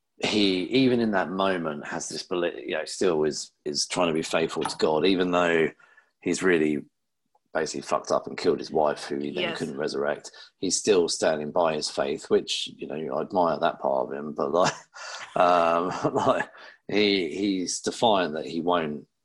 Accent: England, United Kingdom; maybe because I'm English

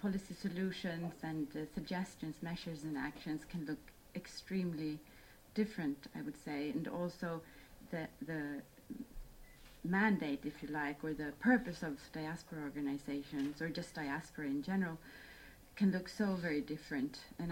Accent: Gotland, Sweden; now in Stockholm, Sweden; I'm from the island of Gotland in the middle of the Baltic, and those who move from there to the mainland, it's a very long move. And I'm now based in Stockholm, part of the Gotlanders in the diaspora in Stockholm

